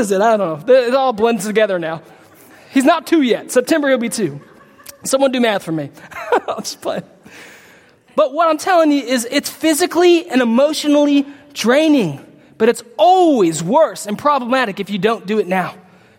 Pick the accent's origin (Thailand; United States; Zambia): United States; Texas; I'm a Texan, right? Ain't a word, but I just said it.